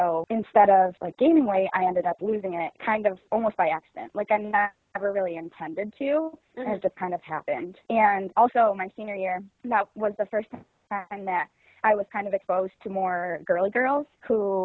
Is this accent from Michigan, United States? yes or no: no; Rochester, New York, United States; I will be 27 in March, and I just moved back to my hometown in Rochester, New York. I grew up here.